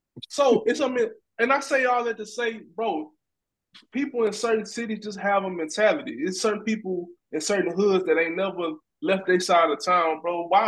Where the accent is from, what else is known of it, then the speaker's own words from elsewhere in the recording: Louisiana, United States; I'm from Louisiana, born and raised.